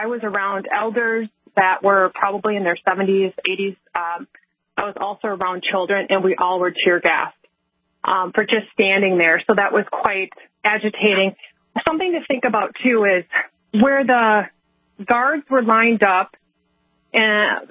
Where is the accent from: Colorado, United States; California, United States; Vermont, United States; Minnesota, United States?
Minnesota, United States; We're from Minnesota, the communist state of Minnesota.